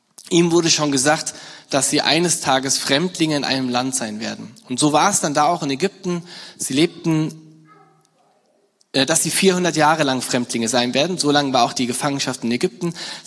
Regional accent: Rhineland-Palatinate, Germany; Bei meiner Heimat in der Nähe von Mainz komme ich her.

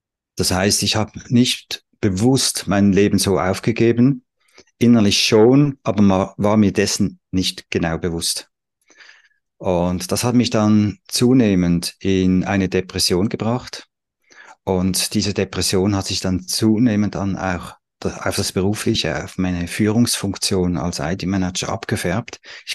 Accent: Pfäffikon, Zurich, Switzerland; Ja, ich komme aus Pfäffikon.

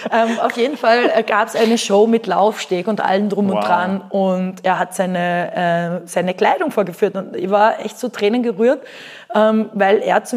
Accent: Carinthia, Austria; Ich bin auf einem Bauern, am Schweinebauernhof in Kärnten aufgewachsen.

